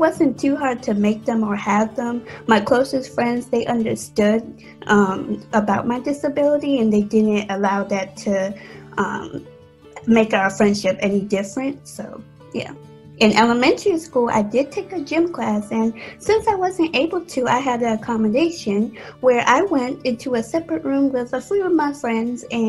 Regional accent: Maryland, United States; I'm from Baltimore County and I live with my family.

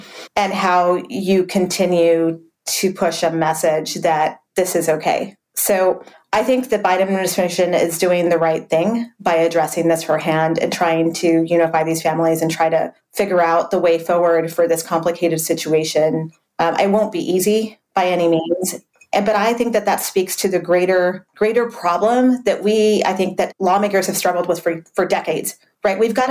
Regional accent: El Paso, Texas, United States; Look, I'm from the border. I grew up in El Paso.

